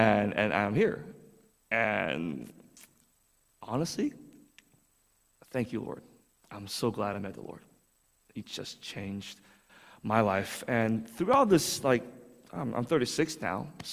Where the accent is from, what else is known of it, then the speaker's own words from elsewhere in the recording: Pasadena, California, United States; I have been in Texas for 2 years. So this is my second year. I am from California. So right in that area where the fire is happening, actually, in Pasadena.